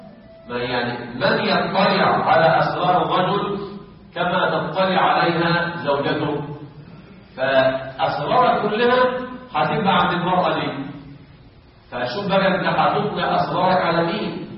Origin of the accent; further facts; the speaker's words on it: Sharqia Governorate, Egypt; لكن في بلادنا الشرقية المهور غالية جدا